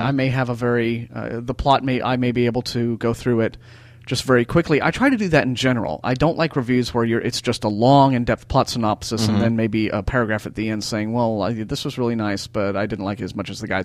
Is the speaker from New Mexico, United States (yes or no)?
no; Austin, Texas, United States; on a lot of projects that shoot in the Austin area, my hometown